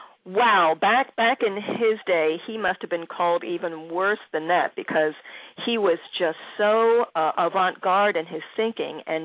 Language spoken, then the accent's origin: English; Philadelphia, Pennsylvania, United States; having been born and raised in Philly and with the myriad of music that we were all privy to hear, we had some of the best music in the world.